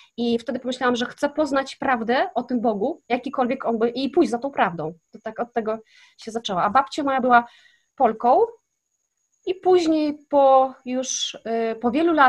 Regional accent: Kazakhstan; Wychowałam się w Kazachstanie, w miejscowości, gdzie właśnie mieszkali zesłańcy z Polski i to byli Niemcy i Polacy.

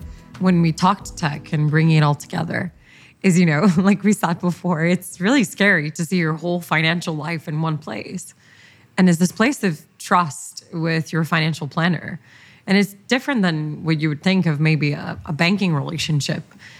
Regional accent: Brazil; Like I'm from Brazil, and when I look at like open finance today in Brazil

